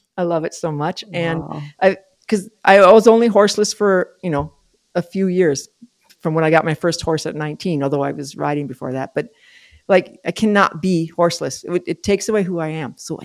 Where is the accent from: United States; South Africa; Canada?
United States; South St. Paul, Minnesota; And we moved back to my hometown, South St. Paul, Minnesota.